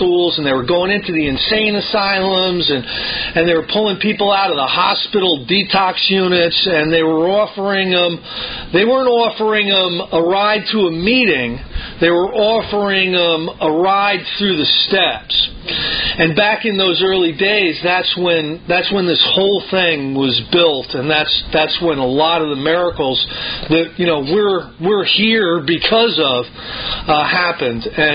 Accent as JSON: {"language": "English", "region": "New York", "country": "United States", "said": "I'm from the New York area, and I sponsor a grapevine editor."}